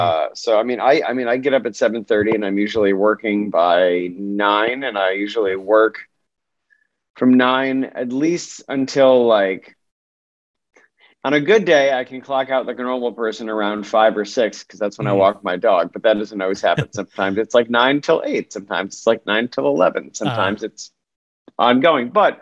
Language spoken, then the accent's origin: English; Syracuse, New York, United States; I'm from Syracuse, and the Post Standard ran this article